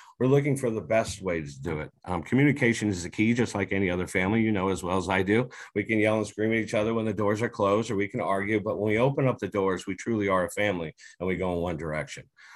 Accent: California, United States; now in Colorado, United States; My father was a secretary treasurer. We moved out from California. He got in a lot of trouble during a strike, and he got the option of where to move to besides California. So he chose Colorado, and the rest is history.

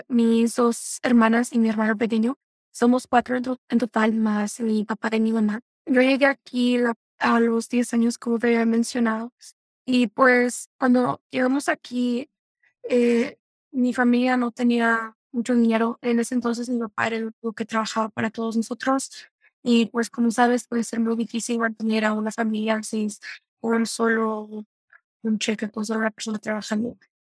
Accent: Nescopio, Guanajuato, Mexico; now in Greeley, United States; Mi familia llegó aquí en el 2010. Somos de Guanajuato, México, y de un municipio llamado, bueno, es un rancho llamado Nescopio, fuera de Guanajuato. Y ese rancho es de menos de 2,000 personas, así que desde ya venimos aquí a Greeley

